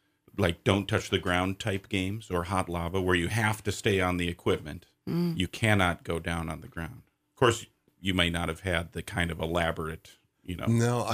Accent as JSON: {"language": "English", "region": "Minnesota", "country": "United States", "tie": "born or raised there", "said": "And growing up in Minnesota, we called it Duck Gray Duck, which is the correct way of playing the game."}